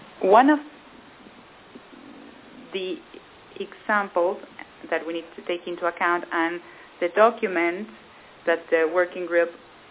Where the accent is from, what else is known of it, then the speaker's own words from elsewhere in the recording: Brazil; I come from Brazil